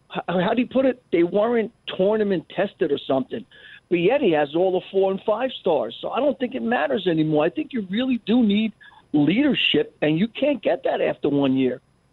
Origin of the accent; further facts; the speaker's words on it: Jersey City, New Jersey, United States; Because I'm from Jersey City, New Jersey, so I'm a big St. Peter's Peacock guy.